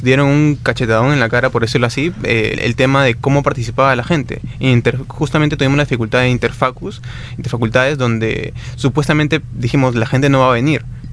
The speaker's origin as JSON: {"language": "Spanish", "country": "Peru", "said": "como somos peruanos, tenemos un montón de diversidad cultural, tenemos un montón de idiomas, tenemos un montón de culturas, un montón de comidas."}